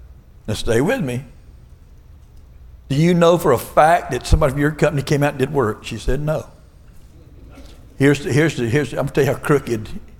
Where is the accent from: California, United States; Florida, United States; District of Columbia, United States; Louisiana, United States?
Florida, United States; I'm from Florida. In Florida, we're not a socialist state yet.